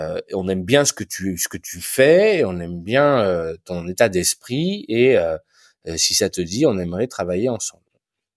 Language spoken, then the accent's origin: French; Nouvelle-Aquitaine, France; j'ai grandi dans la Haute-Vienne, qui est un territoire qui est, je dirais, modestement attractif, hein, sans vouloir plomber mon territoire, mais qui est un territoire, moi, c'est une campagne, une ruralité que j'adore